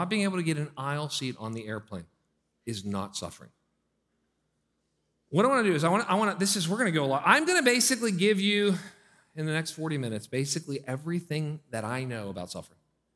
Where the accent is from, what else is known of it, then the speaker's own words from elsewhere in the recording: Pittsburgh, Pennsylvania, United States; I'm from Pittsburgh, so these are like some hot, humid summers down here.